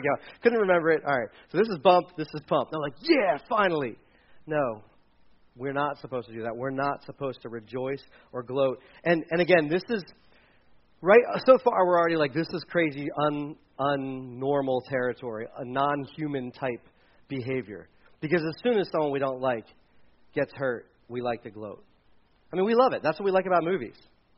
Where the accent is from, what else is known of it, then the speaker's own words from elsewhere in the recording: Delaware, United States; I grew up in Delaware. Delaware is not.